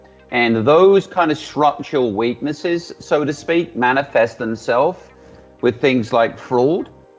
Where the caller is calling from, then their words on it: New Jersey, United States; I'm calling, I'm dialing in, or I'm Zooming in, or I'm Teamsing in, whatever the flavor is of the day, from New Jersey in the U.S.